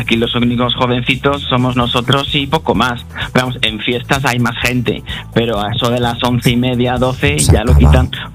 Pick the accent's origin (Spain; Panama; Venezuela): Spain; Madrid, Community of Madrid; born there; yo soy nacido en Madrid, pero me he venido a vivir a este pueblo y estoy aquí encantado